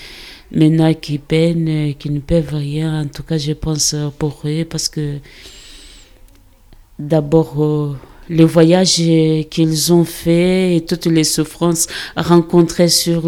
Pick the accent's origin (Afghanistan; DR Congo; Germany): DR Congo; now in Liévin, France; Je viens de la République démocratique du Congo. Et actuellement, je vis à Liévin.